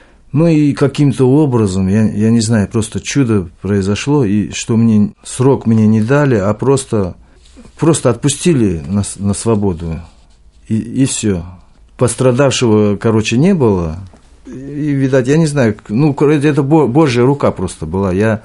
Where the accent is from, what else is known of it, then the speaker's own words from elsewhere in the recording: Tashkent, Uzbekistan; moved away; Я приехал из Узбекистана, город Ташкент. Может быть, кто знает такой город.